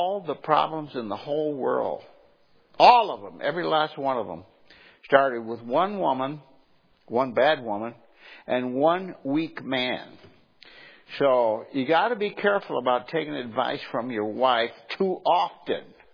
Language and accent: English; Detroit, Michigan, United States; also born or lived in California; now in Indiana, United States; I grew up in Detroit, and, you know, when I got out of the Corps, I moved to California, and I got used to living without winters.